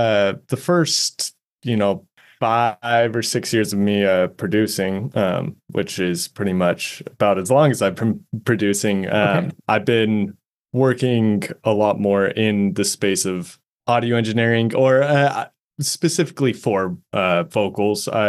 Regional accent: Utah, United States; now in Austin, United States; So I'm originally from Utah, from the Salt Lake area. I was born and raised there, lived a few different places, but that was most of my life there.

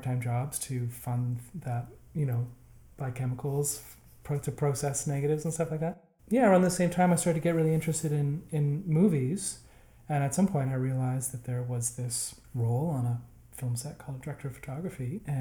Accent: Halifax, Nova Scotia, Canada; also born or lived in Prince Edward Island; I'm from the East Coast. I'm Prince Edward Island originally, and then I grew up mostly in Halifax.

